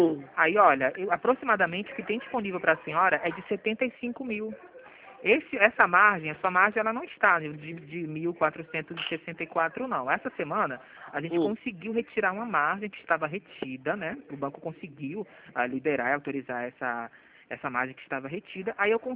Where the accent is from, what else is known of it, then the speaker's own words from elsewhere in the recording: Rio de Janeiro, Brazil; Não, sou aqui do Rio também. Nosso escritório é aqui no centro, eu moro em Ramos.